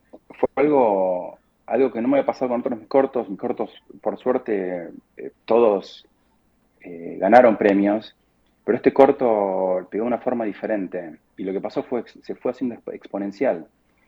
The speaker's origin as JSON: {"language": "Spanish", "town": "La Plata", "region": "Buenos Aires Province", "country": "Argentina", "tie": "born or raised there", "also_born_or_lived": "southern Argentina", "said": "Mira, yo nací en La Plata. Y me crié mucho en el sur porque mis viejos trabajaban en el sur y viajaban mucho. Y cuando volví a La Plata, yo entré en el Colegio San Luis en cuarto grado."}